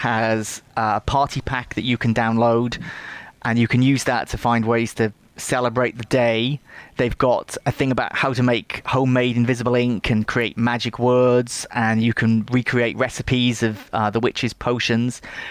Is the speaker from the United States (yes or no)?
no; Cardiff, Wales, United Kingdom; like me, he was also born and bred in Cardiff, so there are various bits of Roald Dahl history where I grew up.